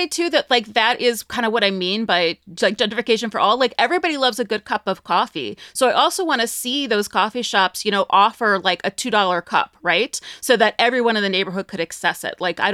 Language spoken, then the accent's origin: English; Ohio, United States; also born or lived in New York; I was in New York for 13 years. I'm from Northeast Ohio. 2018, I moved to Cleveland, which is also where I went to school.